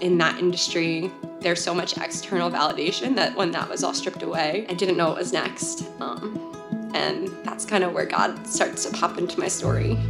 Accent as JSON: {"language": "English", "town": "Millstone", "region": "New Jersey", "country": "United States", "said": "I'm originally from Millstone, New Jersey. I grew up Catholic"}